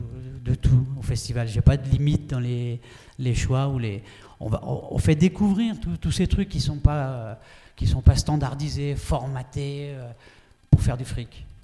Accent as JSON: {"language": "French", "region": "Nouvelle-Aquitaine", "country": "France", "said": "Je suis gessien d'adoption, on va dire, plutôt, parce que je suis un périgourdin, je viens du Périgord."}